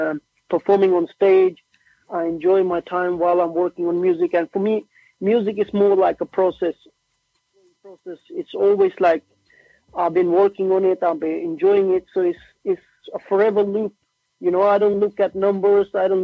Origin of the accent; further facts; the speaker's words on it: Norway; first language Norwegian; English is a second language; when I was at home, I'm always speaking Urdu and Punjabi, but when I'm outside, you know, my first language is actually Norwegian.